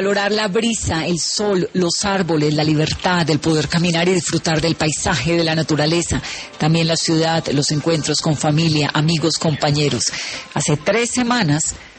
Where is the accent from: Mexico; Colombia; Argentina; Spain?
Colombia; Cali, Valle del Cauca; Yo soy caleña, me encanta oírla